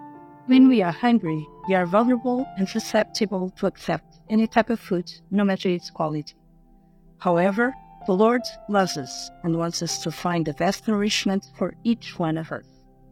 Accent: Lisbon, Portugal; from Lisbon, Portugal.

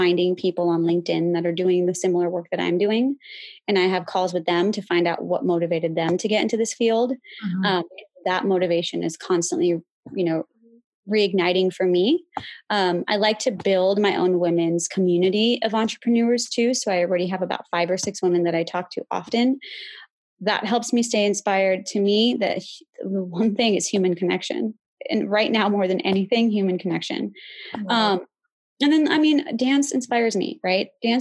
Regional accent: India; I'm absolutely proud of being Indian, right?

